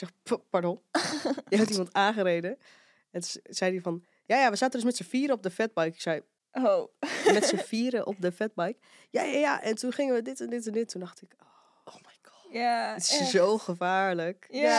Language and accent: Dutch; Aalden, Drenthe, Netherlands; Nee, ik kom uit Aalden. Dat is echt een mini-dorp in Zuidoost-Drenthe. Dat ligt bij Emmen.